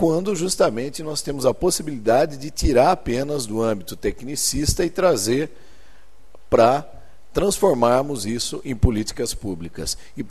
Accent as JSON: {"language": "Portuguese", "town": "Jaú", "region": "São Paulo", "country": "Brazil", "tie": "born or raised there", "said": "lá na minha cidade natal, em Jaú, interior do estado de São Paulo"}